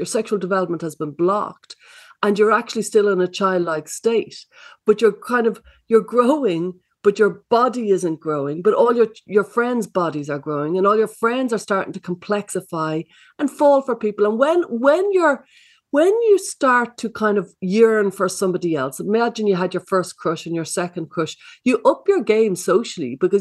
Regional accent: Ireland; As an Irish person, I'm a bit bitter about that, but our day will come.

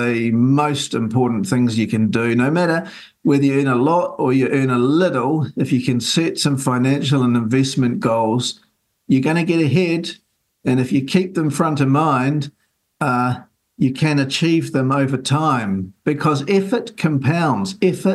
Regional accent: Taranaki, New Zealand; I go back to growing up in Taranaki, straightforward kids.

